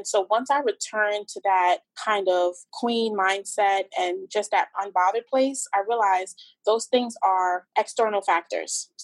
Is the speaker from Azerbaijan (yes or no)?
no; Trinidad & Tobago; I'm originally from Trinidad